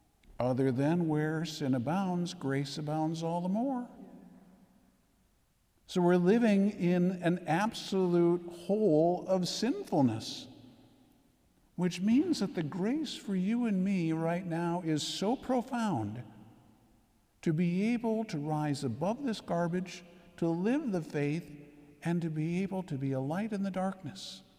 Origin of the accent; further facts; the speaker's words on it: United States; born there; So yes, I am born an American and I will die that way.